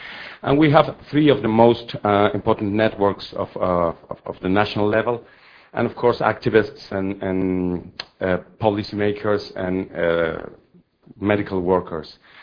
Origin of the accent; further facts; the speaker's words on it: Mexico; English is a second language; Okay, it's my turn. … I'm from Mexico, from an NGO named Ave de Mexico.